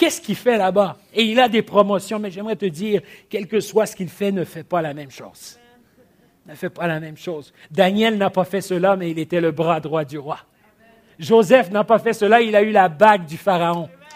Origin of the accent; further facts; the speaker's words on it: DR Congo; Comme mes parents sont originaires, on est originaire du Zaïre. Et aujourd'hui, c'est la République démocratique du Congo